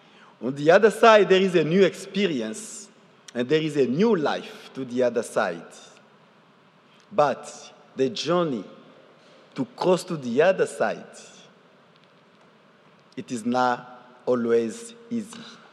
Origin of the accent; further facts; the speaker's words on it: DR Congo; now in United States; I'm from Congo Democratic, and my family went in Uganda as a refugee, and that was for 8 years and half.